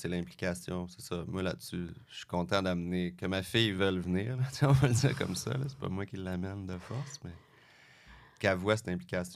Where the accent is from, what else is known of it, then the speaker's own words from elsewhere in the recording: Quebec, Canada; quand on est Québécois, puis qu'on, tu sais, c'est pas quelque chose qu'on semble savoir.